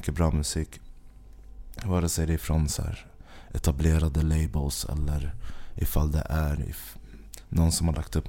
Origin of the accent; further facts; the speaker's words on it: Stockholm, Stockholm County, Sweden; Jag är från Bromsten i Spånga, samma som